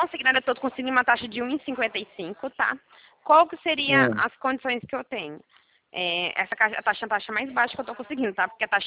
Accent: São Paulo, Brazil; eu sou de São Paulo.

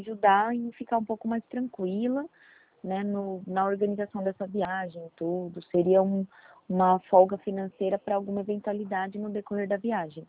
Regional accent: São Paulo, Brazil; sou de São Paulo

